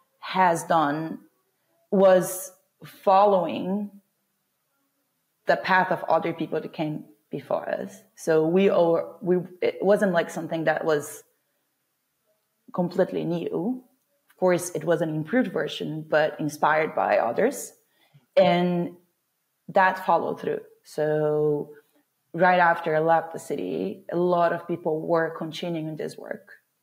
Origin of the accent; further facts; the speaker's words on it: Brazil; now in London, United Kingdom; so I come from Brazil, a country where like the quality of education is not one of our main strengths.